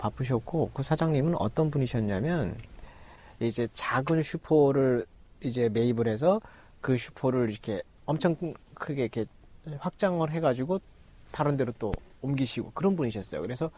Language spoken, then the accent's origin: Korean; North Korea; now in South Korea; 제가 북한에서 왔다고 바로 이야기를 했어요.